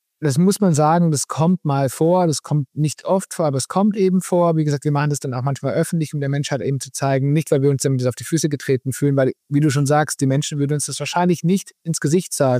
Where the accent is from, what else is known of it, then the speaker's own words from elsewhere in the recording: Munich, Bavaria, Germany; Also wir haben ja sehr lange, als wir noch ohne Kinder waren, auch sehr lange mitten in München gelebt. Also wir kommen aus München und sind dann ja vor vielen Jahren aufs Land gezogen, ins bayerische Umland.